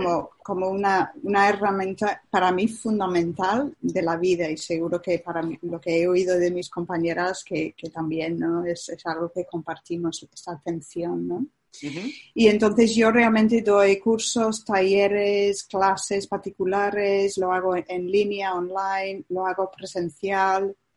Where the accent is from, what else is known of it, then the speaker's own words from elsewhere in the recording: London, United Kingdom; Spanish is a second language; now in Valencia, Spain; yo vivo en Valencia, pero soy de Londres, soy de la grande ciudad de Londres. Y hace 8 años el mundo giró y hice un gran giro yo en la vida también y vine a España para trabajar y vivir en un centro